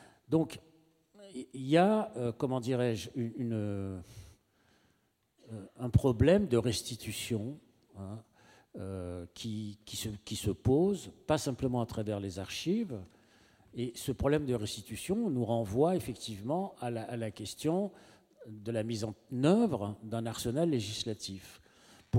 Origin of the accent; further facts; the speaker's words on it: France; Non, moi, je suis pas Algérien, moi, je suis Français.